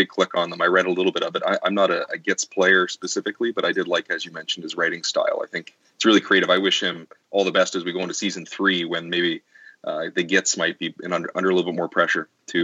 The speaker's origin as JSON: {"language": "English", "region": "Ontario", "country": "Canada", "said": "I'm a Canadian myself from the Greater Toronto area"}